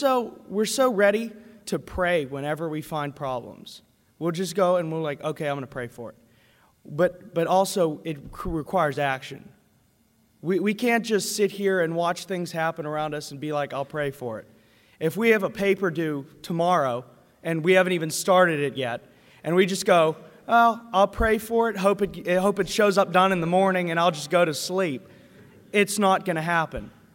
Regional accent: United States; I'm not white. I'm Irish and German and I'm an American and I'm proud of that.

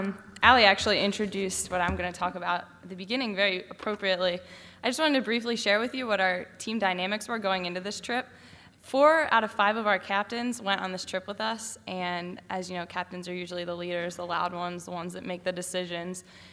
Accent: Beaver Falls, Pennsylvania, United States; here we're from Beaver Falls, Pennsylvania, or the United States

